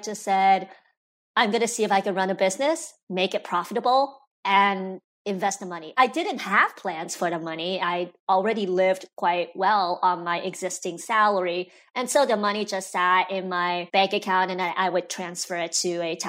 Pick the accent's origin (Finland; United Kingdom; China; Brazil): China; now in United States; So I'm Chinese American and I had a ton of pressure on my shoulders.